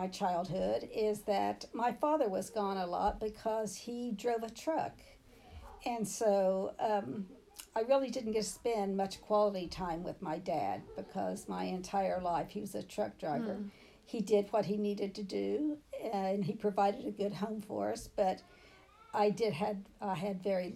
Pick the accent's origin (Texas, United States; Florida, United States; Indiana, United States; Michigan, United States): Indiana, United States; Carthage; Okay, I grew up in Carthage, Indiana, which is a small town